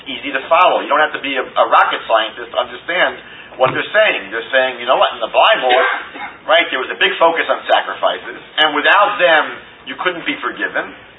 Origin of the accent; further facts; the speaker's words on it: Fair Lawn, New Jersey, United States; And I went to my home my hometown library in Fairlawn, New Jersey